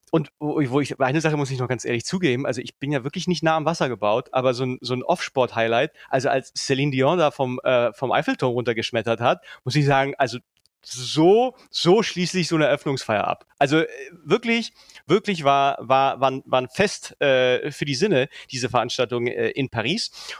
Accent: Czechia; Lacrosse war in Tschechien, wo ich herkomme, das war immer so der Todesgegner von Floorball.

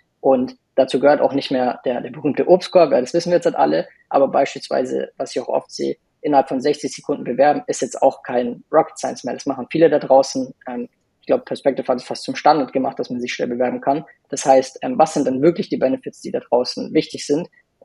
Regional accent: Munich, Bavaria, Germany; Aber ich bin auch aus München.

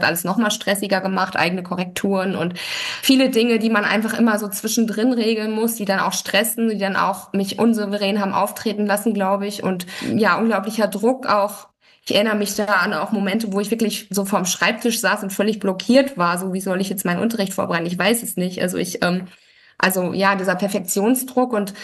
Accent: Baden-Württemberg, Germany; also in meiner Heimat, ich war noch in Baden-Württemberg

